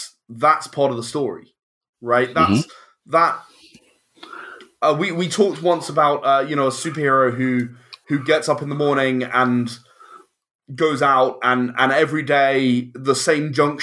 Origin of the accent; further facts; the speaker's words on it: England, United Kingdom; Yeah, and I love that, you know, being English, I love that wry humor that you can bring into it.